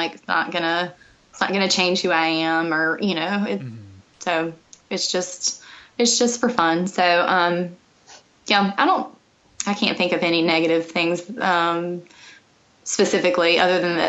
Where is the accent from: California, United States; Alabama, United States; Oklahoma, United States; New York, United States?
Alabama, United States; I'm from Alabama. Like, it's hot.